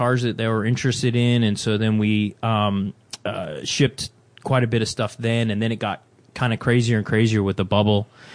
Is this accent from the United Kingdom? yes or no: no; Christchurch, Canterbury, New Zealand; now in United States; I mean, I'm actually a New Zealander.